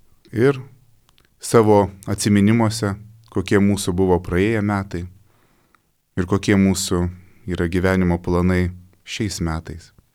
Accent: Tauragė, Tauragė County, Lithuania; Aš užaugau Tauragėje

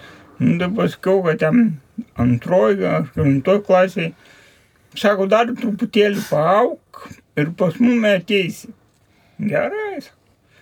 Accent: Kaunas, Kaunas County, Lithuania; born there; Aš gimiau Šančiuose, Žemuosiuose, Narbuto gatvelį.

